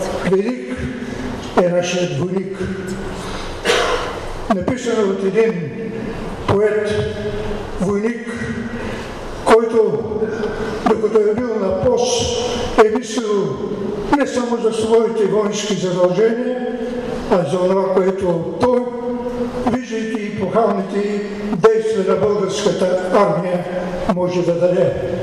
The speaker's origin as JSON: {"language": "Bulgarian", "town": "Kazanlak", "region": "Stara Zagora Province", "country": "Bulgaria", "said": "Аз съм от Казанлък, градът на 23-ти Шипченски полк"}